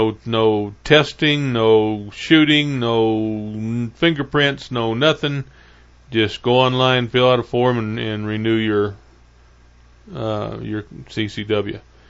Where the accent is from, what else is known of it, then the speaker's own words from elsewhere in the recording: Midwest, United States; also born or lived in Northeast US; Granted, I was raised in the Midwest and lived as an adult for many years in the Northeast.